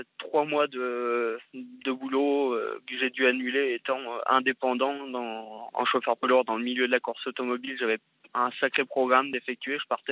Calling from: Brittany, France; j'ai 29 ans. Là, je vous appelle de la Laponie suédoise, mais je suis du Finistère, en Bretagne.

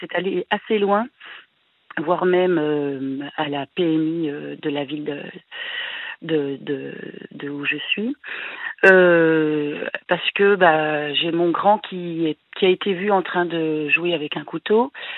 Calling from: Bourgogne-Franche-Comté, France; Je suis du Jura.

